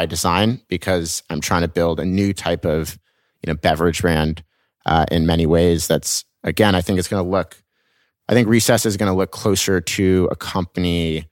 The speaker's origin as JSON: {"language": "English", "town": "Laguna Beach", "region": "California", "country": "United States", "tie": "born or raised there", "said": "I grew up in Laguna Beach, an hour south of LA, which had this sport called skimboarding"}